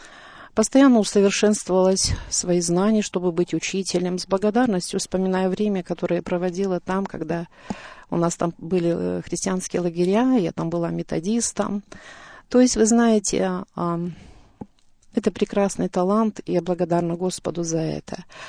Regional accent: Kazakhstan; Моя родина – Казахстан. Там я родилась, там я прожила 54 года.

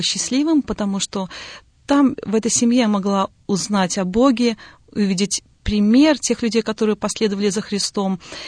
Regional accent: Bryansk, Bryansk Oblast, Russia; born there; Я родилась в России, в городе Брянске. Мне Господь благословил тем, что подарил мне прекрасную семью христианскую. Я родилась в семье служителя

